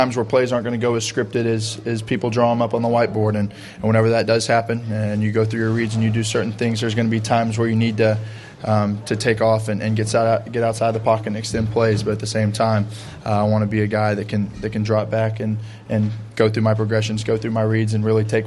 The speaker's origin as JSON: {"language": "English", "region": "Texas", "country": "United States", "tie": "born or raised there"}